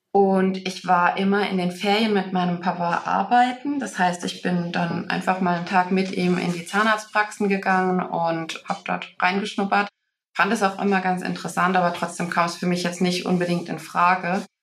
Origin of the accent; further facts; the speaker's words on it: Waldfischbach, Rhineland-Palatinate, Germany; also born or lived in Landstuhl; Und aufgewachsen dann in Waldfischbach. Ist tatsächlich doch ein bisschen größerer Ort, zwischen Pirmasens und Kaiserslautern gelegen. Dort wohnen meine Eltern auch heute noch. Ist ganz idyllisch, ja.